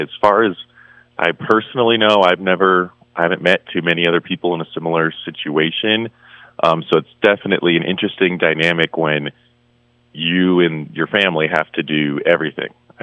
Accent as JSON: {"language": "English", "town": "Boulder", "region": "Colorado", "country": "United States", "said": "Originally, I'm from Boulder, Colorado, and I had a few odd jobs just as a young high schooler there."}